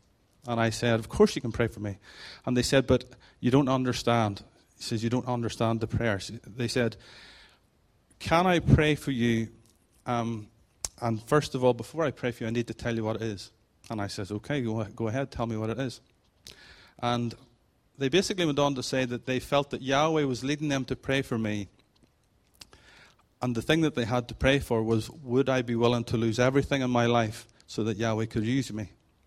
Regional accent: Aberdeen, Scotland, United Kingdom; now in Ireland; I was born in Aberdeen in Scotland, so I'm actually Scottish and not Irish, but I sort of like to sort of adopt myself as being an Irishman. I've lived there for 41 years

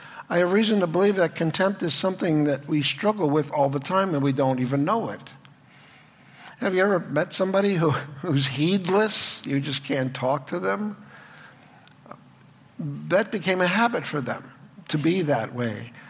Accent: Chicago, Illinois, United States; now in Fulton, United States; from Fulton, Missouri. I'm originally from Chicago. Nobody's perfect, okay?

